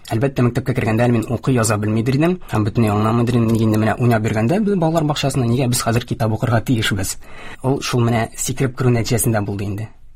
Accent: Aktanysh, Tatarstan, Russia; moved away as an adult; now in Kazan, Russia; Мин Актанышта тудым, Актанышта үстем. Актанышта беренче башлангыч һәм урта гыйлемне алдым. Дөресрәк булыр инде, гомум урта белем бирү икенче мәктәбе дип әйтик. 2012 елда Казанга килдем.

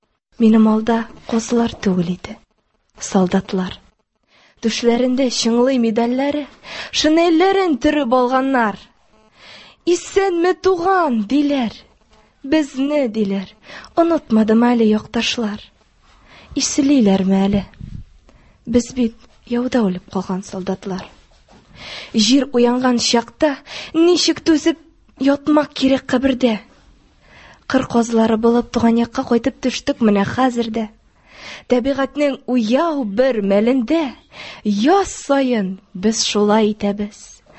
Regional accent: Bashkortostan, Russia; Мин Башкортстан Республикасыннан, Дүртөйлө районынан.

